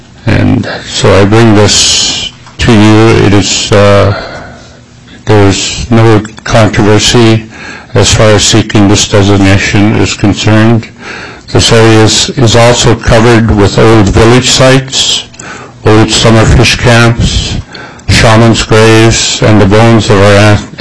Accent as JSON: {"language": "English", "town": "Yakutat", "region": "Alaska", "country": "United States", "tie": "born or raised there", "said": "I was born and raised in Yakutat"}